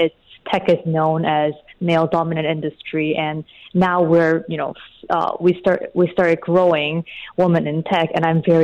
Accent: Kansas City, Missouri, United States; also born or lived in South Korea; I was born in South Korea, and then I grew up in Kansas City, where it's, you know, middle of nowhere.

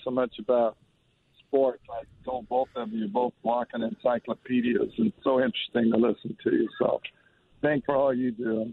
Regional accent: Arizona, United States; I grew up in Arizona, up in the mountains on a ranch

